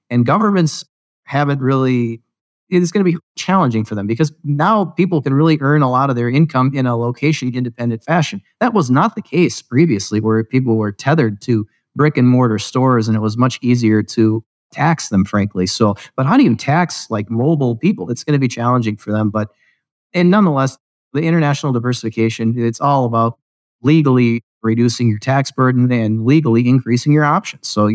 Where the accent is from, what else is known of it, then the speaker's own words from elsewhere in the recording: United States; And the U.S., I'm American. I was born. I was raised there. I have family there.